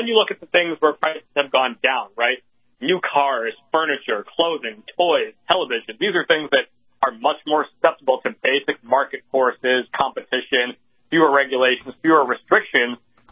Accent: Northeast, United States; I'm actually from the Northeast. I'm a, you know, a person of color, millennial.

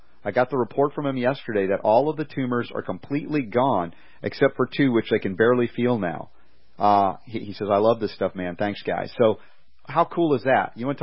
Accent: Georgia, United States; When I was a kid growing up in Georgia, I remember going, like, we had creeks and local creeks everywhere, and we would hunt for crawfish.

